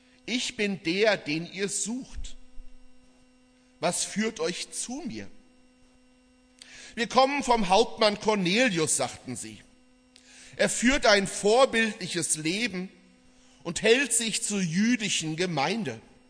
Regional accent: Dreieich, Hesse, Germany; Ich komme aus Dreieich, da ist Sprendling und Reichenhain und für manche geht da wie so eine Grenze durch.

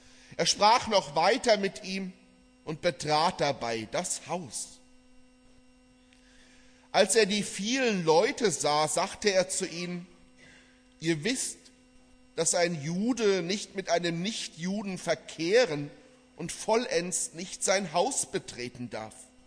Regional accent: Dreieich, Hesse, Germany; Ich komme aus Dreieich, da ist Sprendling und Reichenhain und für manche geht da wie so eine Grenze durch.

